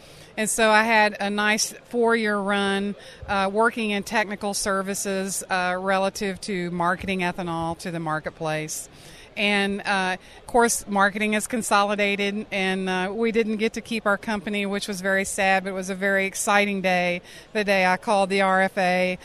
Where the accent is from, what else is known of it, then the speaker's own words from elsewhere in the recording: West Virginia, United States; I'm from West Virginia